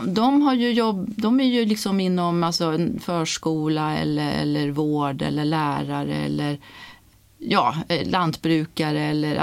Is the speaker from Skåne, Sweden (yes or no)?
no; Karlstad, Värmland, Sweden; En mil utanför Karlstad ungefär. Och där är jag uppvuxen.